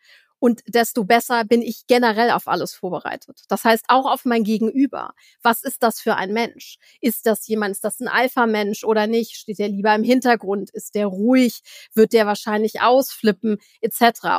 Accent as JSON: {"language": "German", "region": "Hamburg", "country": "Germany", "tie": "born or raised there", "said": "erst 2-mal in Hamburg, in meiner Heimatstadt, Trainings gegeben und Beratung."}